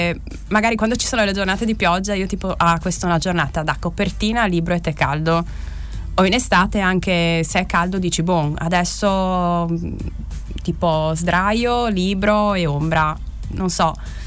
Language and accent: Italian; Gemona, Friuli-Venezia Giulia, Italy; Io sono di Gemona.